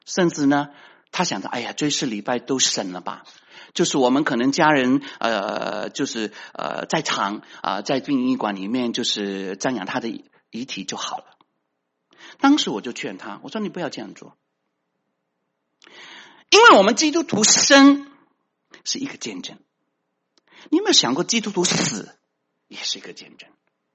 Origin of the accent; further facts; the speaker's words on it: Guangdong, China; 我们广东人说，攞张借卷买咪得咯，省钱啦